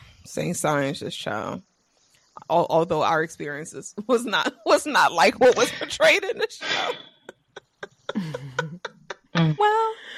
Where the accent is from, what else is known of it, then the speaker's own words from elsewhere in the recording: Louisiana, United States; so inspiring to little old me growing up in Louisiana.